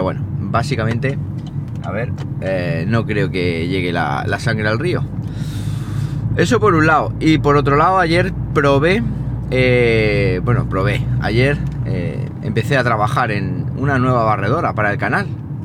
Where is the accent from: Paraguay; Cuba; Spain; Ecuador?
Spain; Jaén, Andalusia; me pueda venir aquí a mi tierra, a Jaén